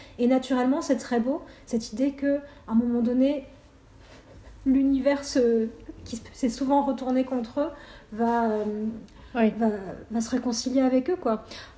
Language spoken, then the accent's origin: French; France; la première fois en tant que Français que tu mets les pieds aux États-Unis